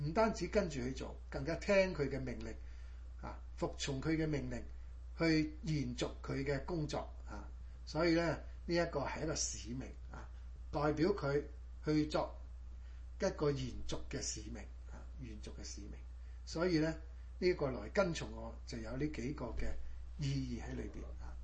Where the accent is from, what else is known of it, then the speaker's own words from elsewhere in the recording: China; 我们中国人呢，好像以前我们都有跟师傅